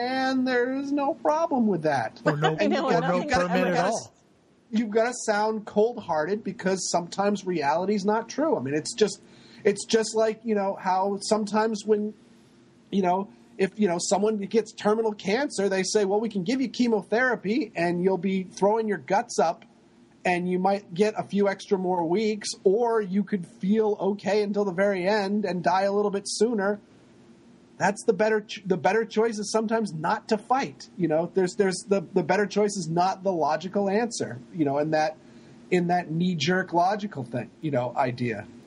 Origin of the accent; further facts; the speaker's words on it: Massachusetts, United States; like my home state of Massachusetts, and it's not any safer at all.